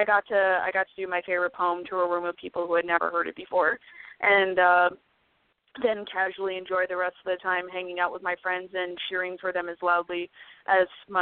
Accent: New Jersey, United States; Well, I mean, I grew up in New Jersey. I'm one of three.

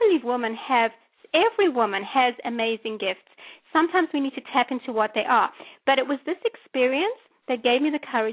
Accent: South Africa; now in United States; I wasn't certified in Connecticut. I'm actually from South Africa.

